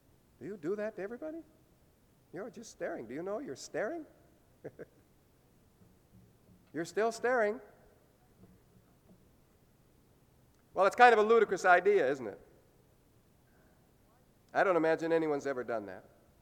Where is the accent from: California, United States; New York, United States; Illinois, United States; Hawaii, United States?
Illinois, United States; The church I grew up in near Chicago had one of these in every Sunday school classroom.